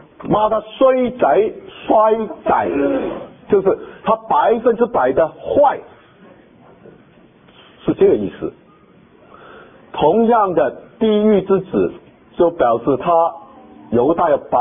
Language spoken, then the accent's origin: Chinese; Guangdong, China; 比如说我们广东人在香港常常描写人说